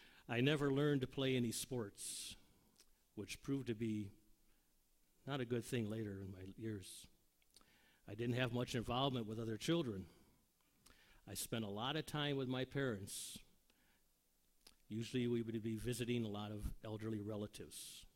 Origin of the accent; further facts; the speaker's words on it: Waukegan, Illinois, United States; born there; I was born right here in Waukegan, near what is called the downtown area, or used to be called the business district.